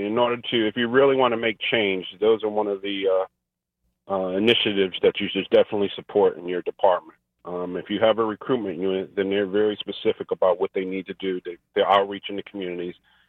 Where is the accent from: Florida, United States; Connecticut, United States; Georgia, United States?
Connecticut, United States; New Haven; thinking about where I grew up, and I grew up in New Haven, Connecticut, and the firehouse that I was assigned to, it's exactly where I grew up.